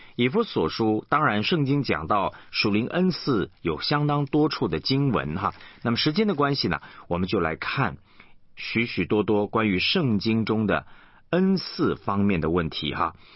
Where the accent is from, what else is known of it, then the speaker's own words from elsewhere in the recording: China; 就是我们中国人说这个急惊风会遇到慢郎中啊。